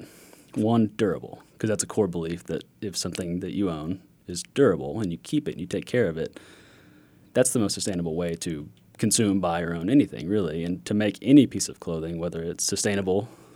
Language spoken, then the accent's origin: English; Arkansas, United States; growing up in Arkansas as an outdoorsman basically my whole life, I grew up camping, hiking, backpacking